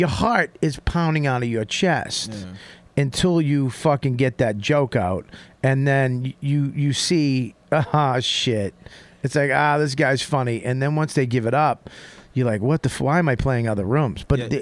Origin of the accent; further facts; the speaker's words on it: Boston, Massachusetts, United States; I was, look, man, I'm from Boston. I was fucking scared.